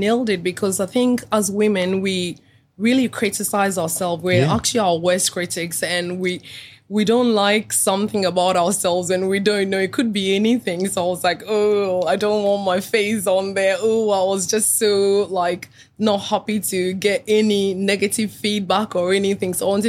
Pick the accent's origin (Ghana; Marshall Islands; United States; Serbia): Ghana; now in Australia; growing up in Ghana and having our food and our culture to Australia.